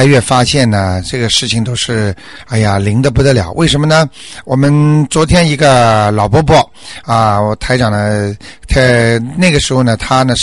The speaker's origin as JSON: {"language": "Chinese", "country": "China", "said": "我们中国人经常讲句话啊，心诚则灵"}